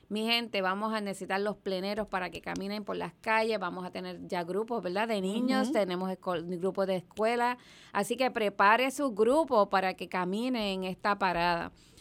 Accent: Puerto Rico; now in Allentown, United States; Puertorriqueña, yo nací, me crié en Puerto Rico, yo estoy aquí hace 14 años

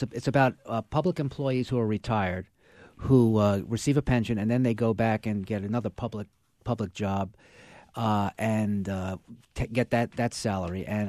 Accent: Brooklyn, New York, United States; That's right. I'm from Brooklyn.

